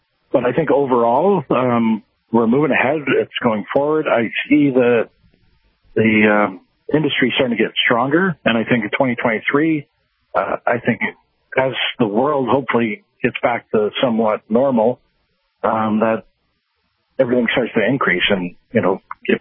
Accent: Ontario, Canada; I'm from the Niagara region, and I know in the Niagara region we've got a lot of growers

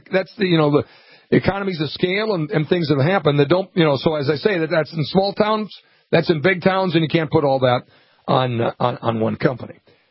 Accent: Montevideo, Uruguay; For instance, my hometown, Montevideo.

